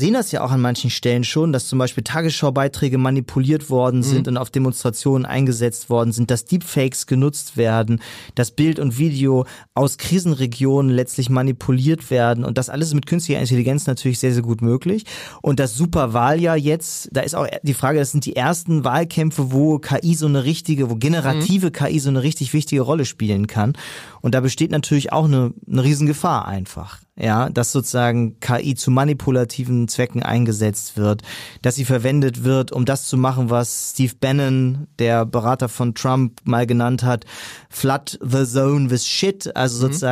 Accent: Ratzeburg, Schleswig-Holstein, Germany; now in Hamburg, Germany; meine Frau ist auch Hamburgerin, ich komme ursprünglich aus Ratzeburg, von daher, also wir sind hier im Norden.

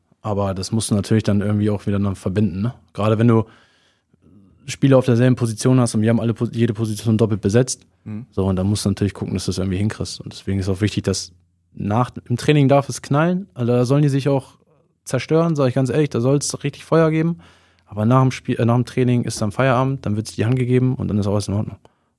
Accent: Nienburg, Lower Saxony, Germany; born there; Ja, aber ich bin in Deutschland geboren.

